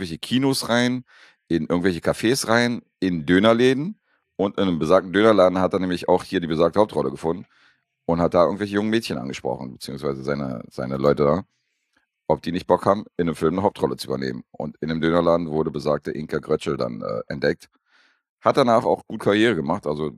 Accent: Berlin, Germany; für mich als Berliner

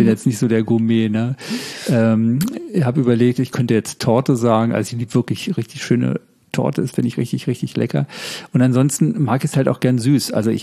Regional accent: Berlin, Germany; born there; Also ich bin in Berlin geboren und wollte, ich glaube, ich brauche mal in Berlin, aber ich bin kein richtiger Städter. Ich bin zum Studium, ich hatte in Münster und Tübingen studiert

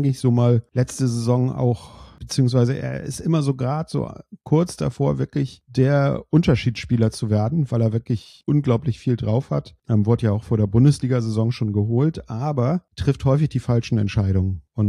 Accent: Kiel, Schleswig-Holstein, Germany; selbst als Kieler

